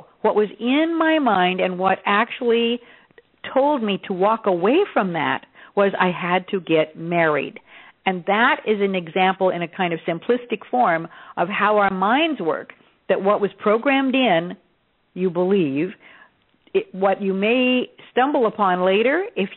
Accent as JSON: {"language": "English", "town": "Los Angeles", "region": "California", "country": "United States", "tie": "born or raised there", "said": "But meanwhile, I grew up in Los Angeles. I won a beauty contest when I was 12 and looked 18 and fell into modeling"}